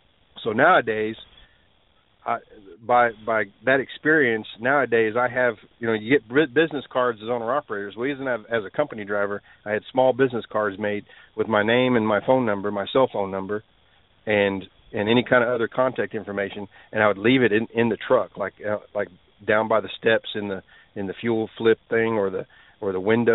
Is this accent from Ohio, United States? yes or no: no; Texas, United States; He's from Utah. I'm from Texas. We were both driving through Amarillo.